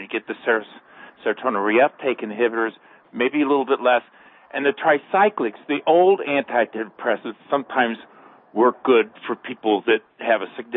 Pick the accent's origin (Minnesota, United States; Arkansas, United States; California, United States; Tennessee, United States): California, United States; I'm from California, but that's okay.